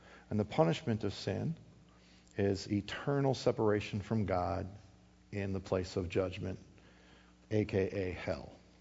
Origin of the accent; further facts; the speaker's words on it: Wisconsin, United States; I'm not even talking about where I was born and raised in Wisconsin.